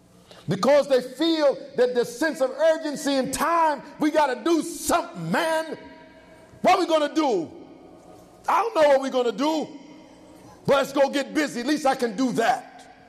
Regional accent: Brooklyn, New York, United States; I'm from Brooklyn, maybe, you know, just because I'm not from the region, I can't really get it.

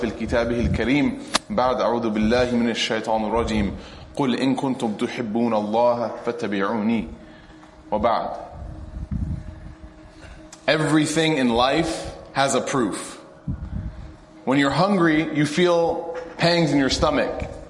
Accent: Knoxville, Tennessee, United States; whether it's my hometown in Knoxville

